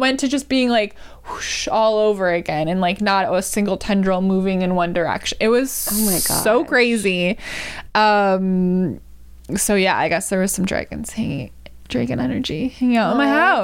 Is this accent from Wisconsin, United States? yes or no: yes; Wisconsin, United States; accent: Wisconsin; That's my leftover Wisconsin accent.